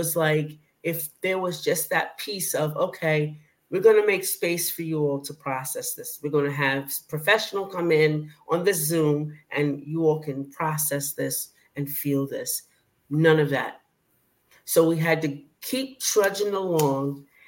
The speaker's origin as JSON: {"language": "English", "region": "Alabama", "country": "United States", "lives_now": "New York, United States", "said": "when I came from Alabama to New York, I was in an all white Jewish area, culture shock."}